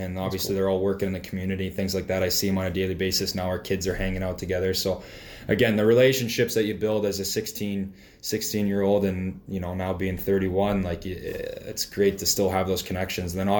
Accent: Pittsburgh, Pennsylvania, United States; now in Windsor, Canada; yeah, I'm from Pittsburgh, but Windsor became my adopted home pretty quickly.

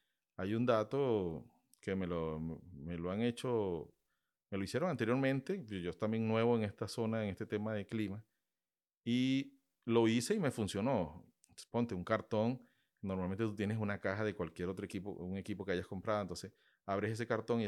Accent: Venezuela; moved away; Yo vengo de Venezuela y estoy acostumbrado a que en Venezuela me ahorraba la plata del anticongelante

